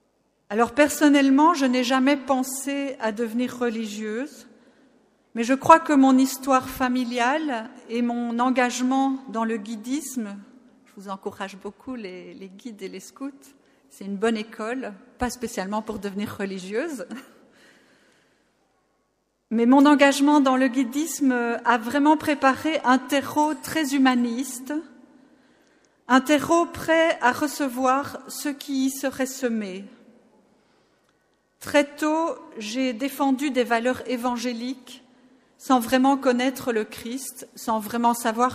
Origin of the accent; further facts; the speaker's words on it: Belgium; J'ai 23 ans. Je suis belge, carmélite de Saint-Joseph depuis 23 ans.